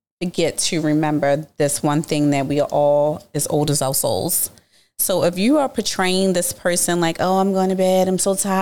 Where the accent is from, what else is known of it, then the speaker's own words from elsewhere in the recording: Baltimore, Maryland, United States; It's so crazy because I'm from Baltimore, and the culture there is the women.